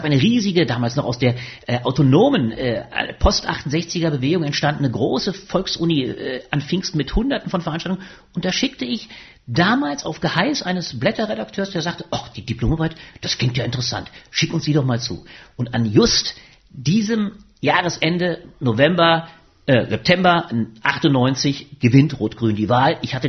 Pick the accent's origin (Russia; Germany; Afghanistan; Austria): Germany; Ingelheim am Rhein, Rhineland-Palatinate; Ich bin groß geworden in Ingelheim am Rhein, kleine Stadt in Rheinland-Pfalz. Lustigerweise Heimatregion natürlich von Helmut Kohl